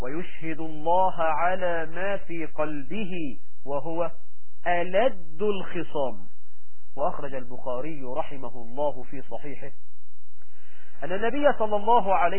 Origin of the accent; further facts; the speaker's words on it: Egypt; وإحنا عندنا في مصر